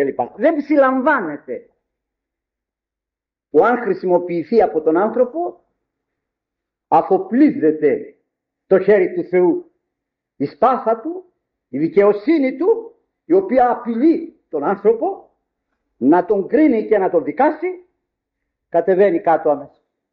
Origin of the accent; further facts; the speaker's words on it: Agioi Theodoroi, Greece; θυμάμαι όταν ήμουν μικρός, μου έβαζε ο πατέρας μου εκεί μπροστά στο ιερό, προς την αριστερά πύλη εκεί στο χωριό μου στους Αγίους Θεοδόρους